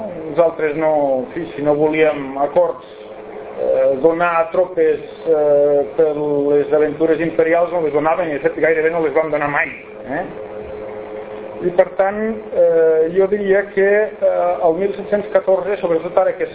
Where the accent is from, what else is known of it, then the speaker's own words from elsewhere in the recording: Catalonia, Spain; si hi ha algú que té drets històrics en aquest estat som els catalans, no?